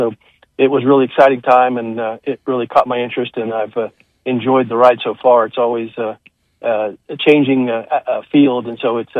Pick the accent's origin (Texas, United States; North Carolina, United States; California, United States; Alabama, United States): Alabama, United States; Huntsville; I grew up here in Huntsville. I was born in Huntsville Hospital, went to Butler High School, always had an interest in medicine